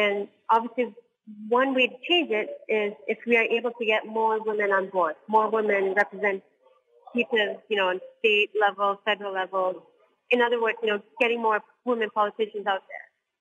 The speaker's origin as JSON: {"language": "English", "country": "Malaysia", "said": "being Malaysian, this is something that is just so deeply ingrained"}